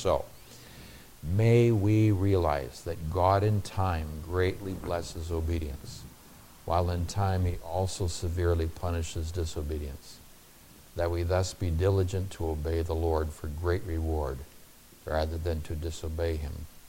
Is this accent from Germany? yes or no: no; Nigeria; And I came from Nigeria, which is named after the Niger River.